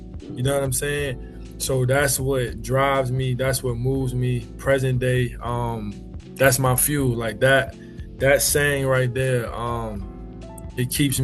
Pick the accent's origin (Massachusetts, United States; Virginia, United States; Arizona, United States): Virginia, United States; Richmond; I'm from Richmond, Virginia.